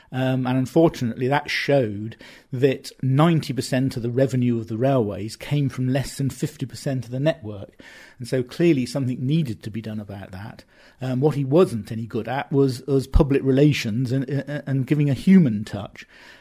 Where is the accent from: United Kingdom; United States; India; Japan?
United Kingdom; Bath, South West England; I grew up in Bath in the 1960s, and like many lads of my age, I was very interested in railways